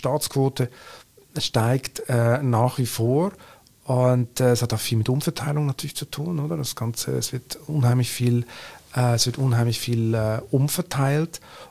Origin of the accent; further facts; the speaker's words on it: Switzerland; Also wie man schon hört, ich komme aus der Schweiz